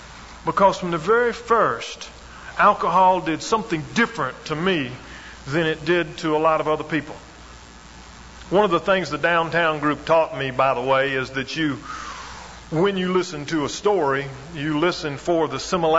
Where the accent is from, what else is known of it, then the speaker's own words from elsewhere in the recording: Alabama, United States; maybe I'm a redneck from Alabama